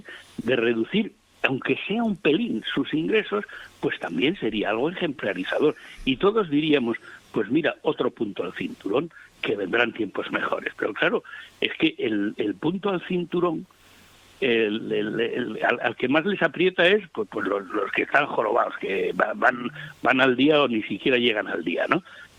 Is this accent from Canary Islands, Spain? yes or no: yes; Canary Islands, Spain; si alguien pues está muy al corriente del asunto de los saharauis, pues somos los canarios, ¿no?